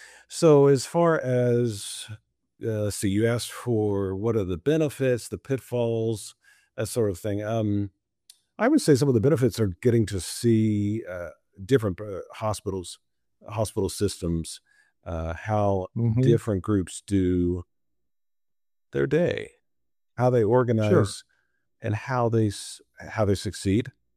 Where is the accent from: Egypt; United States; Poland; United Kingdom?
United States; Arlington, Texas; I grew up about an hour and a half north of here in Arlington, Texas. And I was born in Fort Worth.